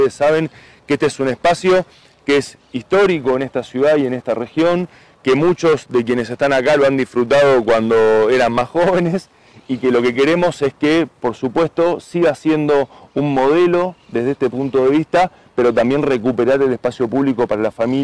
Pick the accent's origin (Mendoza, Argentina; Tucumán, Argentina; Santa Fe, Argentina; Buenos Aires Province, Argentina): Santa Fe, Argentina; como santafesino estamos muy contentos porque es un reconocimiento a la provincia de Santa Fe